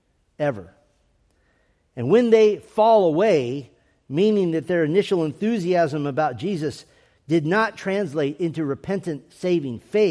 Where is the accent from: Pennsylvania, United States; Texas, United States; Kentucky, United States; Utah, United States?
Texas, United States; born there; Because I was born in Texas, I was baptized when I was 8 years old